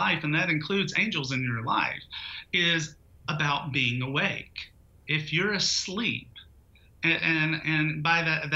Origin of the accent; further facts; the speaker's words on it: Knoxville, Tennessee, United States; growing up in Knoxville, Tennessee, you know, there were not a lot of spiritual teachers just hanging around